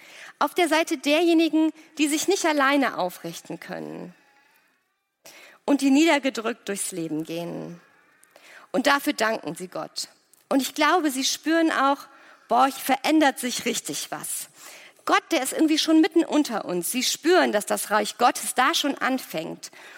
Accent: Germany; Ich meine, wir sind Deutsche, wir wissen, was das bedeutet

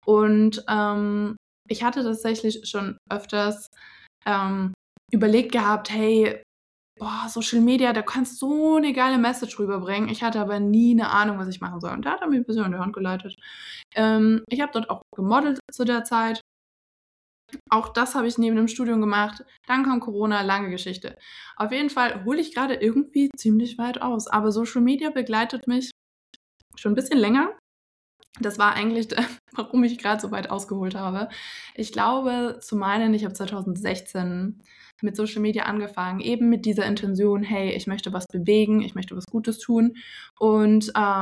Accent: Regensburg, Bavaria, Germany; Ich bin im Februar geboren und auch ein kleiner Mischling. Bin aber hier aufgewachsen in Deutschland, in meiner Heimatstadt Regensburg. Da wohne ich jetzt tatsächlich aktuell auch gerade wieder, beziehungsweise noch.

